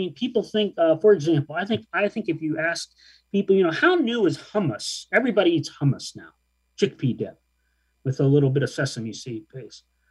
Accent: Mount Vernon, Illinois, United States; it changed my mind about my experience growing up in Mount Vernon in Southern Illinois. I certainly felt out of place in Southern Illinois. My color, my brown skin, was an issue.

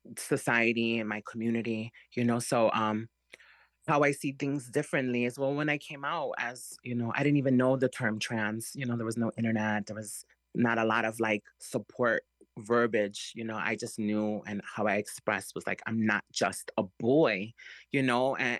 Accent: Chicago, Illinois, United States; You know, I grew up in Chicago, through Pilsen, through Cicero and Little Village

